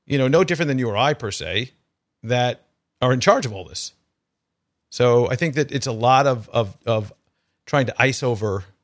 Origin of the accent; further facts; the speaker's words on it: Florida, United States; I'm from Florida, so we know all the things about hanging chads and all the things that have happened over the years with Florida.